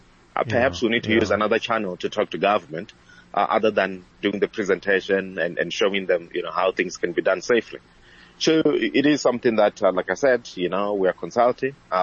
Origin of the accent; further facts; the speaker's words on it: Limpopo, South Africa; You know, I live in Gauteng, but I'm from Limpopo.